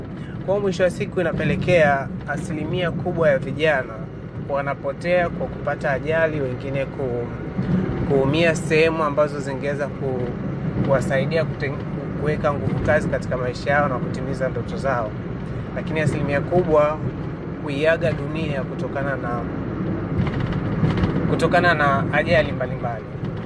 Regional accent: Tanzania; natokea Tanzania

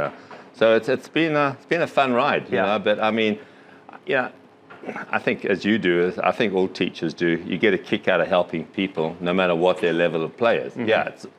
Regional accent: Zimbabwe; moved away; also born or lived in England; I was born in England, but I grew up in Africa, so I spent a lot of time in Southern Africa, Rhodesia, or Zimbabwe as it is now.

